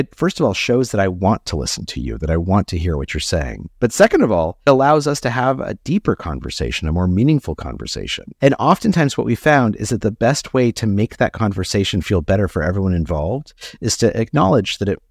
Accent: United States; you grew up, I assume, overseas, and I grew up in the United States.

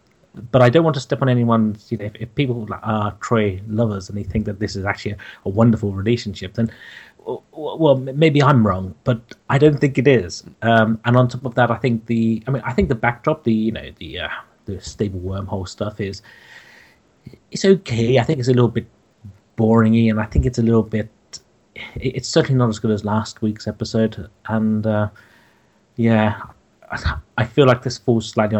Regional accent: London, United Kingdom; from London.

